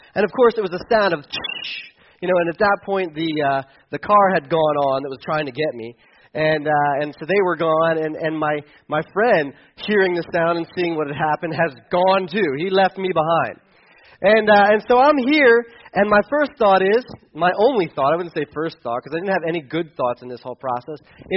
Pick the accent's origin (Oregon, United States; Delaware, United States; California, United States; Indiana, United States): Delaware, United States; well, I told you about where I grew up in Delaware last week